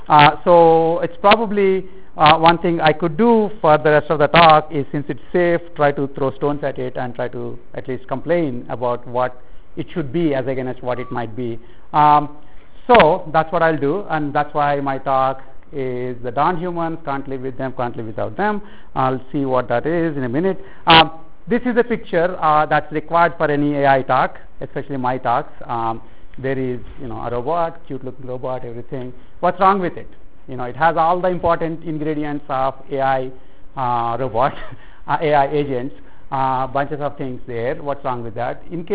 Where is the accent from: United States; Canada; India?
India; accent: southwestern; So although you probably can't tell from my accent, which is very southwestern, I'm actually from India.